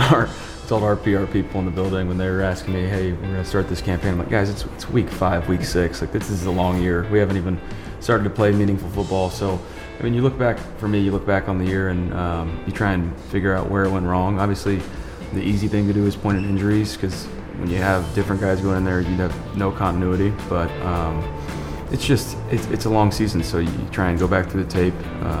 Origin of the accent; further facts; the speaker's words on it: Austin, Texas, United States; We go there weekly. growing up in Austin.